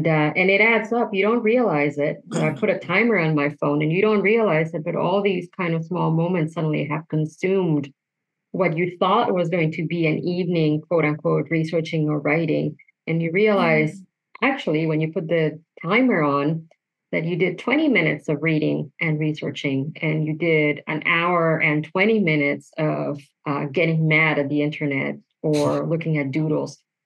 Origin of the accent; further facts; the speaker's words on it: Mexicali, Baja California, Mexico; And I come from a border town. I'm from the north. I'm from Mexicali.